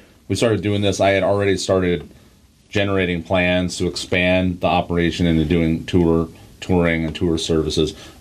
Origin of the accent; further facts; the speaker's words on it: Indiana, United States; moved away; I'm originally from the Midwest.